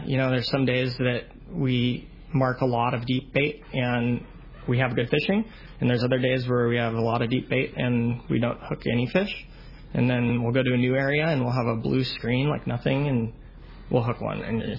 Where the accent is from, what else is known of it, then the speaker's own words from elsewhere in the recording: San Diego, California, United States; I grew up here in Point Loma, and just as a kid, walking the docks and stuff